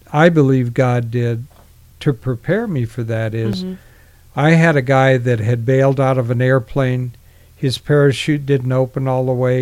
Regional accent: Carmichael, California, United States; grew up in Carmichael.

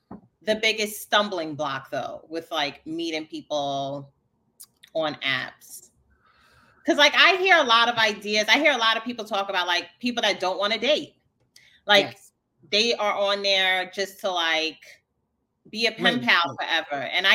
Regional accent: New York, United States; actually, the fact that we are both from New York is a benefit because, like, we met through friends, right?

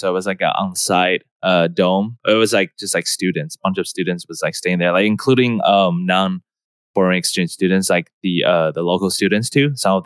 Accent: Taiwan; Growing up in Taiwan, or for me at least, my experience is I do watch a lot of like animes and comic

